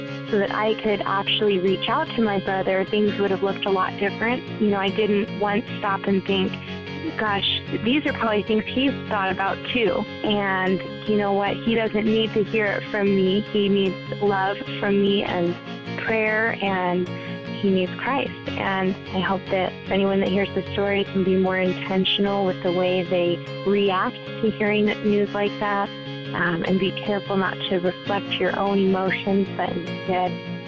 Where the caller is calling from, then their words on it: Arizona, United States; I'm calling from Arizona, and I grew up in a family that was divorced